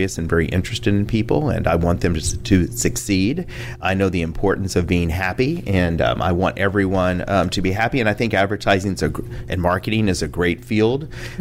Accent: Houston, Texas, United States; I am from Houston, Texas.

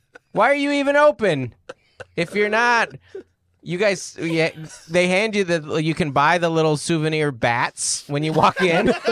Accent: Seattle, Washington, United States; moved away; I'm from Seattle, but we've lived here 11 years

